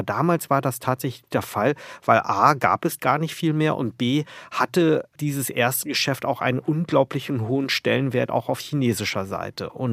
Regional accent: Wolfsburg, Lower Saxony, Germany; Zugleich bin ich natürlich in Wolfsburg aufgewachsen, eine Stadt, die von VW lebt

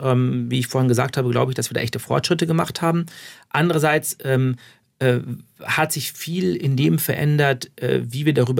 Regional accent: Laupheim, Baden-Württemberg, Germany; zum Teil über meine Kindheit in Laubheim

